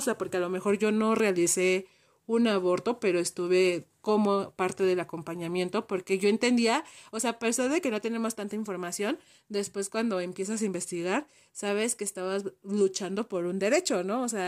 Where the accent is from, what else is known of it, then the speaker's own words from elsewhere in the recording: State of Mexico, Mexico; nosotros somos del Estado de México, estamos cerca del distrito